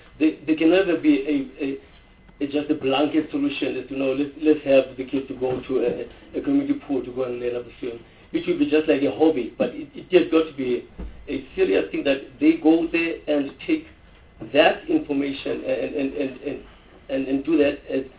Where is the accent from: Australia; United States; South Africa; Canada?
South Africa; Cape Town, Western Cape; I grew up here in Cape Town